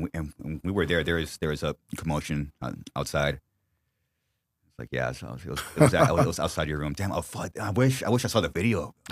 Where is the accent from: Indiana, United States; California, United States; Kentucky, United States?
California, United States; Corona; And I have a close family member in my hometown, Corona, that I always see because he's homeless.